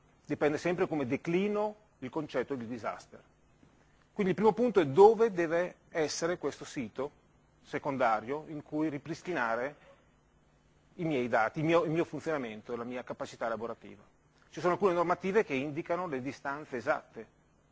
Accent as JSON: {"language": "Italian", "region": "Emilia-Romagna", "country": "Italy", "said": "io vengo dall'Emilia e quindi le abbiamo avute tutte in sequenza"}